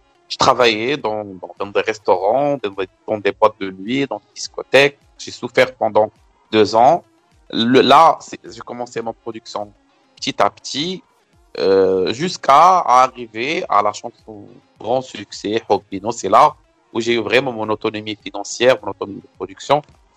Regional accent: Salé, Rabat-Salé-Kénitra, Morocco; je suis né à Rabat en 1985. J'ai grandi à la ville de Salé. J'ai fait mes études à Salé.

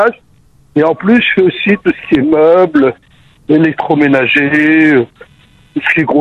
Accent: Ghazaouet, Tlemcen Province, Algeria; Ah bah voilà, moi je suis de Razaouet.

